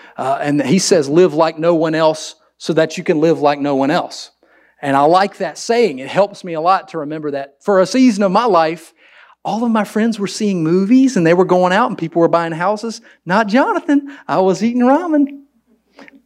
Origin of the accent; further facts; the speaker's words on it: Wilson, North Carolina, United States; "Hey, I grew up in Wilson," nobody knows what that is. I have to tell them I'm an hour east of Raleigh.